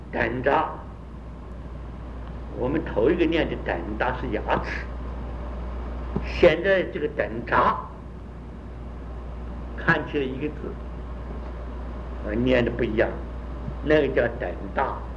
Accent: China; 这洋人呢，我们中国人很少有这个胸毛。

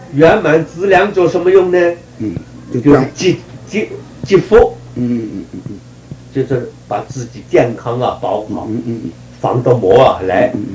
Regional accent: China; 就是我们中国人讲如如，如，他不能有两个样子

